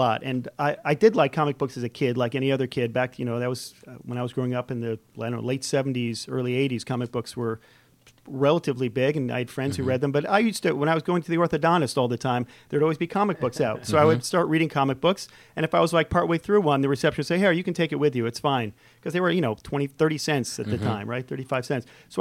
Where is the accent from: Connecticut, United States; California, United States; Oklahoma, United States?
Connecticut, United States; West Hartford; now in Atlanta, United States; I'm from West Hartford, Connecticut, originally.